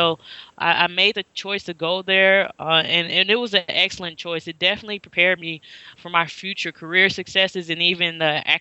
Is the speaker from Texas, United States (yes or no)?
no; St. Louis, Missouri, United States; So I'm from St. Louis originally, and Nashville is not too far down the road, about 4-hour drive.